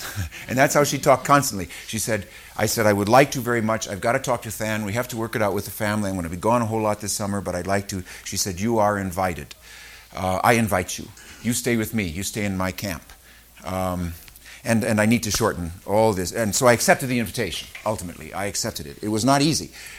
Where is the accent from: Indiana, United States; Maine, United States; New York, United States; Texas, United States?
Indiana, United States; Evansville; I'm a pastor from Evansville, Indiana.